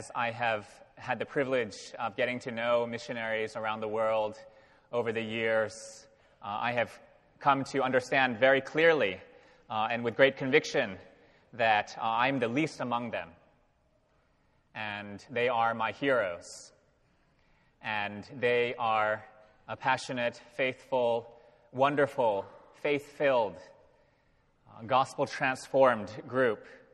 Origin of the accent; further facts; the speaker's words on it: Philadelphia, Pennsylvania, United States; I come from Philadelphia, the home of the Philadelphia Phillies.